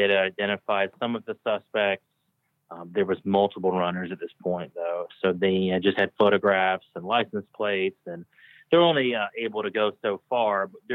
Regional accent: Thomaston, Georgia, United States; also born or lived in Macon / Columbia, South Carolina; I grew up in Georgia. I was born in Macon. I grew up in a small town called Thomaston, Georgia. I went through school, and then at some point during high school, we moved to Columbia, South Carolina.

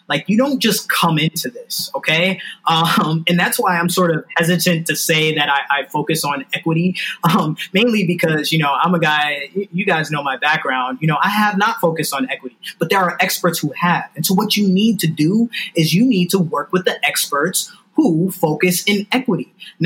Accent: New York City, New York, United States; You know, I'm from New York City. I live in Brooklyn.

